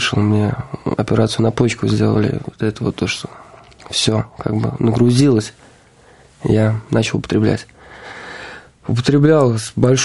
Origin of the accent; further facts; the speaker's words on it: Samara, Samara Oblast, Russia; born there; Родился я в Самаре, мне 23 года.